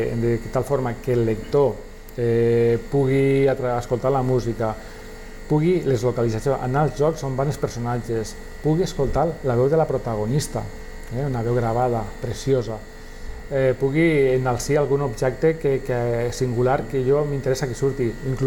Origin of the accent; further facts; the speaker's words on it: Alcanar, Catalonia, Spain; Sí, la història del sucre jo els coneixia perquè són del meu poble, d'Alcanar.